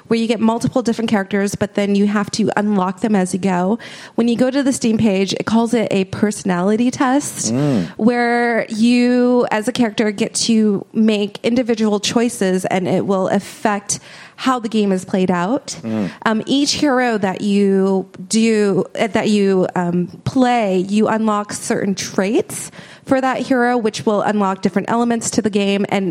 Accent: Minnesota, United States; I went home to my home state, Minnesota, and I had a great trip.

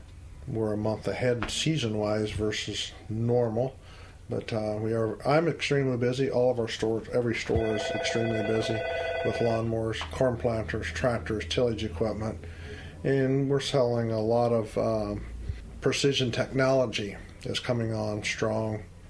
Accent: Pella, Iowa, United States; You know, as I'm from Pella, tulip time.

